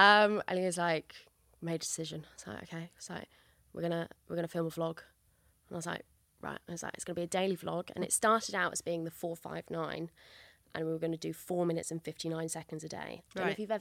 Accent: St Albans, East of England, United Kingdom; I'm from St Albans originally, but I've lived like in most of the cities in the north, basically. So it's not too crazy to move around within England.

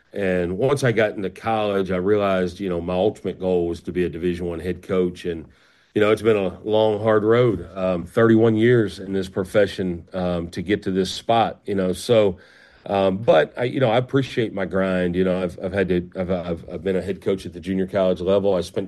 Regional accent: Canton, Ohio, United States; I was blessed. I grew up in Canton, Ohio. I played for a great high school coach.

